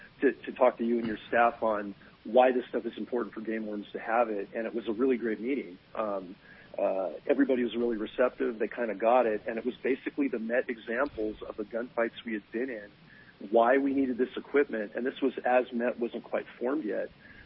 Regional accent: Morgan Hill, California, United States; a stone's throw above U.S. Reservoir in my hometown of Morgan Hill, California, South Santa Clara County, South Silicon Valley.

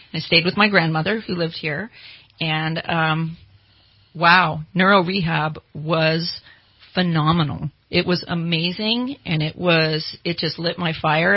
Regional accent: Susanville, California, United States; actually starting at Lassen College because I was from Susanville.

